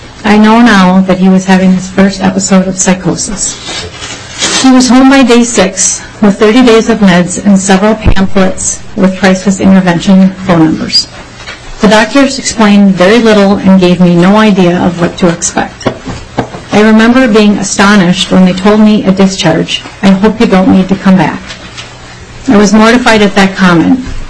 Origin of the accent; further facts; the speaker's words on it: Champlin, Minnesota, United States; and I'm from Champlin.